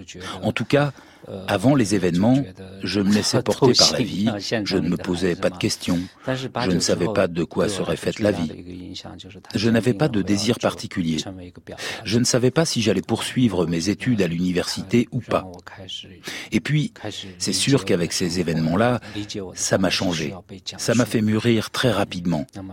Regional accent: China; il se trouve qu'à cette époque, j'étais encore dans ma ville natale, donc loin de Pékin.

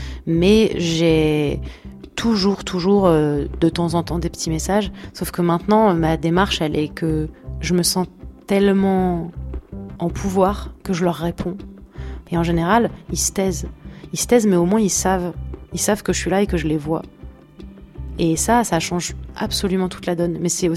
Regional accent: Paris, Île-de-France, France; born there; moi je suis née à Paris

